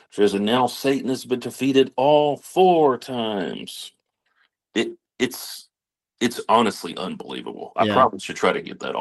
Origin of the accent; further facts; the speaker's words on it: Memphis, Tennessee, United States; Yes, I was born in Memphis, and that's kind of where we grew up.